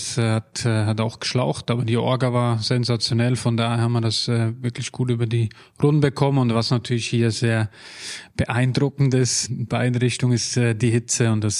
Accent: Switzerland; Als Schweizer, da bin ich aber auch ein bisschen parteiisch wahrscheinlich.

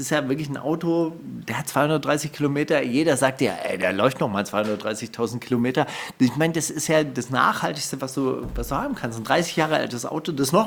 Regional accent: Palestine; Ich bin Palästinenser, ich kann nichts dafür. Ja? Ich komme nun mal daher.

